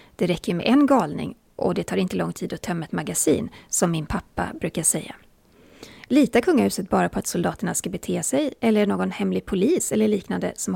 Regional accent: Borås, Västra Götaland County, Sweden; Jag är från Borås och jag har hela mitt liv sagt intervju.

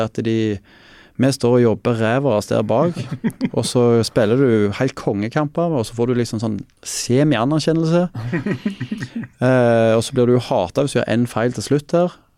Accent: Frøyland, Rogaland, Norway; jeg er ikke fra Klepp, jeg er fra Frøyland, og det, ja, det er det samme.

